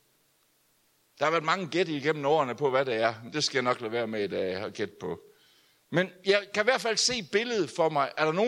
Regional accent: Jutland, Denmark; Hør her, for vi er jo jyder

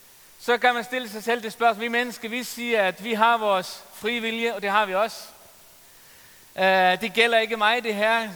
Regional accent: Faroe Islands; Jeg er færing, hvis du ikke ved det.

